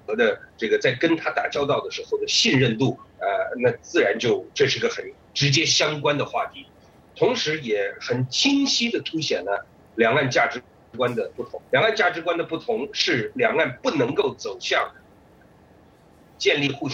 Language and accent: Chinese; China; now in Taiwan; 因为毕竟我们从小在中国长大的这个教育过程之中